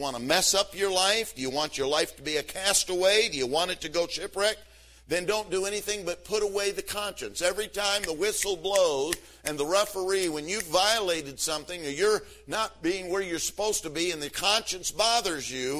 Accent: Michigan, United States; when I grew up in Michigan, I grew up on a fruit farm, and I mean the kind that you eat. And so we had like 500 acres of fruit.

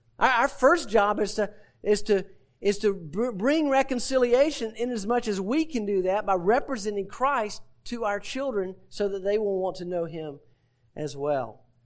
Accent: the South, United States; And I say Philemon, Jeff, because I'm from the South.

